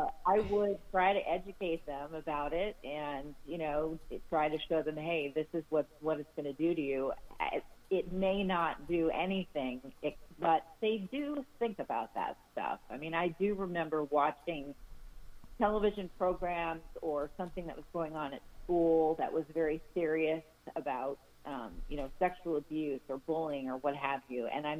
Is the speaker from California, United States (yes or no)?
yes; Hollywood, California, United States; I grew up in around Hollywood, so I was around a lot of movie people and things like